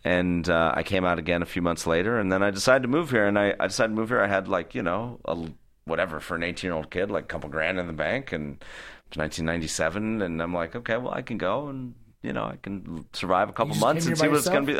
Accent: Boulder, Colorado, United States; so I grew up in Boulder, Colorado, which is a kind of a bubble, you know, I mean, Denver's there

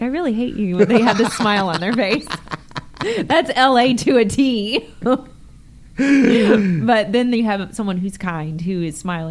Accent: West Texas, Texas, United States; I was raised in West Texas. You got this accent

